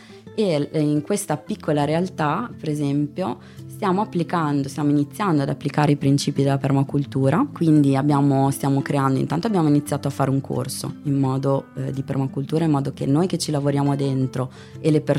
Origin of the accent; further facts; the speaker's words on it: Bologna, Emilia-Romagna, Italy; now in Verona, Italy; vivo a Verona da circa 15 anni, sono originaria di Bologna.